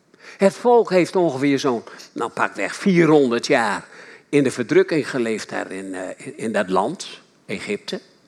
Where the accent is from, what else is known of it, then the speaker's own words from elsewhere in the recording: Winschoten, Groningen, Netherlands; also born or lived in Amsterdam; Ik ben geboren in Mokum. En in 43 ondergebracht in Sodom. En daar heb ik de rest van mijn jeugd doorgebracht. Sodom is een plaats, bij de Joden heette dat Sodom. Dat is Winschoten in Groningen.